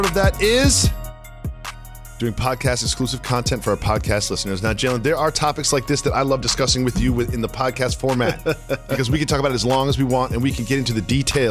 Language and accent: English; Los Angeles, California, United States; I went to UCLA. I grew up in Los Angeles.